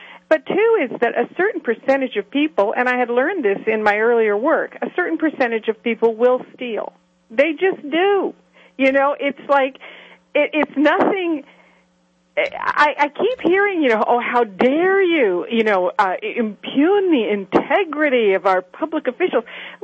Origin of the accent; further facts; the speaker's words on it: Seattle, Washington, United States; I'm actually from the Seattle area.